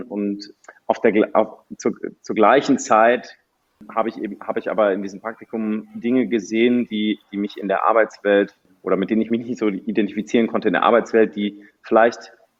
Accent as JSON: {"language": "German", "town": "Göttingen", "region": "Lower Saxony", "country": "Germany", "tie": "born there", "also_born_or_lived": "Switzerland / United States / Austria", "said": "Also ich bin geboren in Göttingen, aber bin in verschiedenen Ländern und Städten aufgewachsen, in Deutschland, der Schweiz, den USA und habe dann in Österreich studiert und dann bin ich nach Deutschland gekommen, wieder zum Arbeiten."}